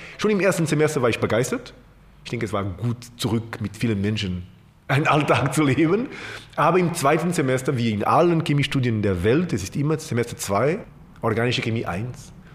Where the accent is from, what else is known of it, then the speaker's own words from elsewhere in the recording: Portugal; German is a second language; Also Portugal bleibt meine Heimat. Ich bin viel näher an Portugal als andere Länder, klar.